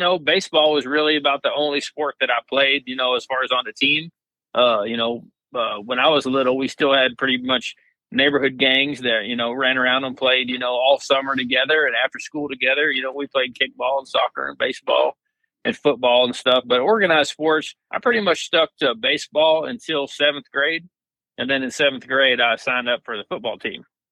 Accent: Fort Smith, Arkansas, United States; also born or lived in Omaha, Nebraska; I was actually born in Omaha, Nebraska. Don't remember much. We moved from Omaha when I was three. So I've lived in Arkansas since I was three.

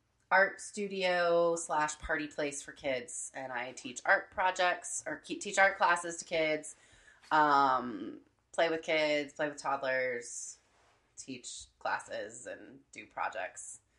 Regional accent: Lafayette, Indiana, United States; I am from Indiana. From Lafayette, Indiana.

